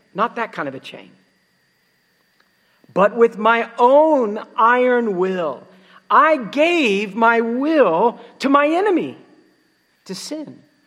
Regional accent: London, Ohio, United States; born there; I was born in London. I like to say that, but it's actually not London, England. It's London, Ohio. Now, London, Ohio is a cornfield with a few farmer houses and this tiny little hospital

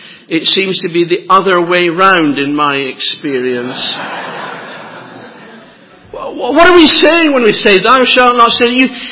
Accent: Edinburgh, Scotland, United Kingdom; Now, perhaps you, like I grew up in Edinburgh

